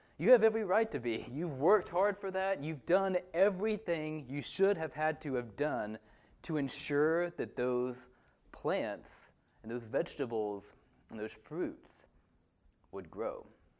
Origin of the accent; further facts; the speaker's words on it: Athens, Alabama, United States; also born or lived in Huntsville; now in Utah, United States; Bailey and I live in Utah, but I grew up here in North Alabama. My family lived in Huntsville for several years before we moved to Athens when I was about 10 years old.